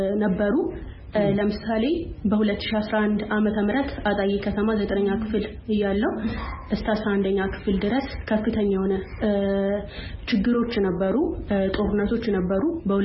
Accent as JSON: {"language": "Amharic", "town": "Ataye", "region": "Amhara", "country": "Ethiopia", "tie": "born or raised there", "said": "ተወልጄ ያደኩት በአጣዬ ከተማ ነው። ትምህርቴን ከአንደኛ ክፍል ጀምሮ እስከ 11ኛ ክፍል ይሄ ማለት 2013 አጋማሽ ድረስ በአጣዬ ከተማ ነበር የተከታተልኩት።"}